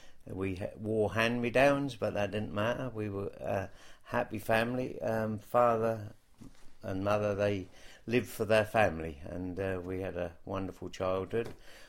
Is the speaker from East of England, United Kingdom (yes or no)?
yes; Saxmundham, East of England, United Kingdom; born there; I was born in Saxmundham and I'm the last of 12.